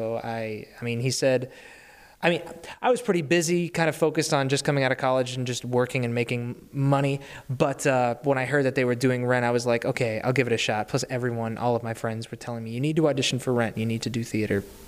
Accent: Lansing, Michigan, United States; also born or lived in Florida; I am from Lansing. I mean, I moved to Florida a few years ago, and then I moved back, so I've been around.

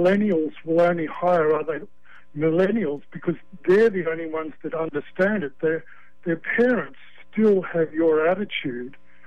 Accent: Australia; moved away as an adult; now in United States; It's just a feeling that I'm actually Australian, but I'm a joint citizen. I've lived here 30 years.

